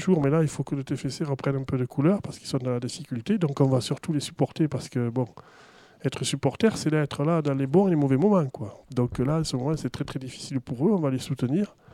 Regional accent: Castelmaurou, Occitanie, France; Alors moi je viens d'une petite commune qui est Castelmoreau, dans la banlieue nord-est de Toulouse.

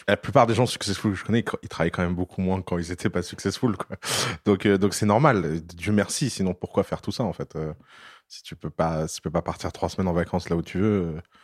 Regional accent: Tours, Centre-Val de Loire, France; À Tours, j'ai grandi à Tours, ouais. C'est sur les bords de Loire

